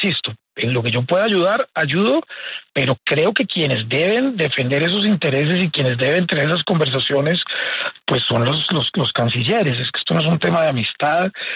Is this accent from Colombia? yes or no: yes; Colombia; soy colombiano y soy candidato presidencial